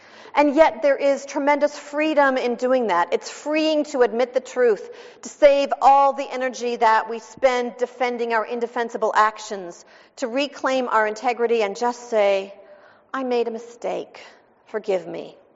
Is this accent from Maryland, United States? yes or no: yes; Maryland, United States; born there; also born or lived in Oklahoma; I was born in Maryland, although I didn't live there for very long. I lived in Oklahoma for 9 years.